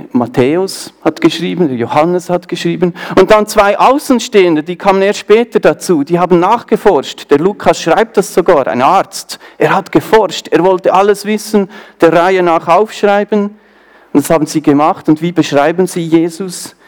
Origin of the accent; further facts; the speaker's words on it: Bern, Switzerland; accent: Bernese; Ich komme aus dem Emmental. Das heißt, ihr hört das vielleicht so, die Schweizer, dass ich da Berner Dialekt in mein Hochdeutsch reinbringe.